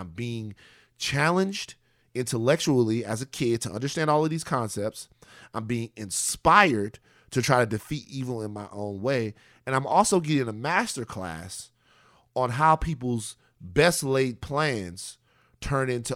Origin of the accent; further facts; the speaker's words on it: Baton Rouge, Louisiana, United States; Remember, I'm from South Baton Rouge, Louisiana.